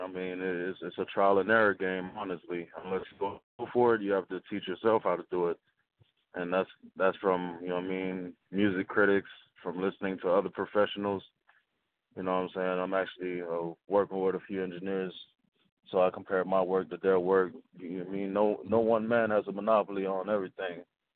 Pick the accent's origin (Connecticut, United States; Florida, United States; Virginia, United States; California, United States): Florida, United States; Delray Beach; I'm originally from Delray Beach, Florida.